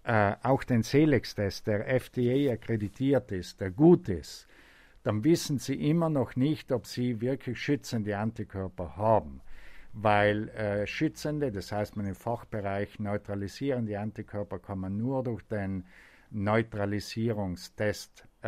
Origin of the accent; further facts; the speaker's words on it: South Tyrol, Italy; Ist meine Heimat.